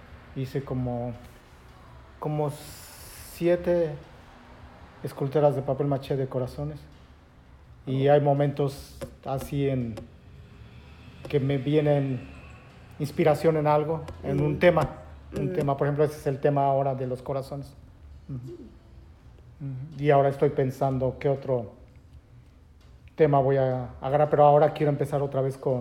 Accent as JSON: {"language": "Spanish", "country": "Mexico", "tie": "born or raised there", "moved": "yes", "said": "¿En México? ¿Mi ciudad natal? Yo pienso que si me hubiera quedado en México, no hubiera hecho lo que ahora he hecho."}